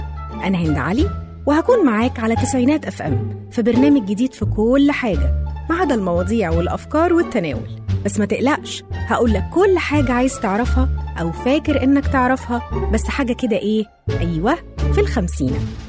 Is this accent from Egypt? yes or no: yes; Egypt; ونقول لهم ان احنا من مصر ومن كل محافظاتها معاكم قلبا وقالبا.